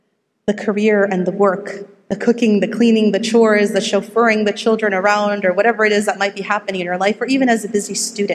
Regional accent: California, United States; I come from Silicon Valley in California. It is busy, busy, busy lifestyle.

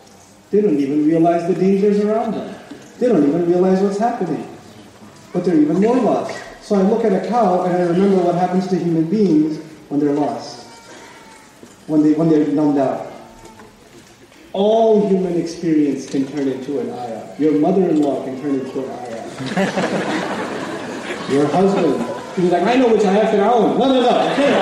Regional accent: Texas, United States; English is a second language; So I turned around and said, I'm from Texas.

